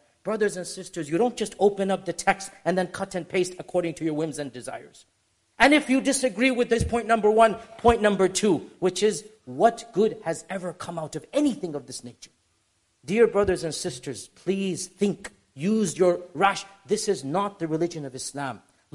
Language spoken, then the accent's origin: English; United States; I am an American and I criticize my own country.